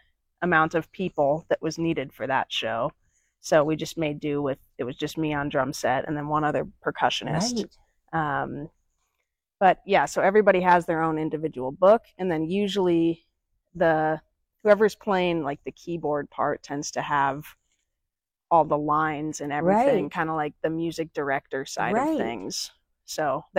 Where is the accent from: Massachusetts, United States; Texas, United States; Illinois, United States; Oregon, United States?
Oregon, United States; Bend; I was born here in Bend back in 97.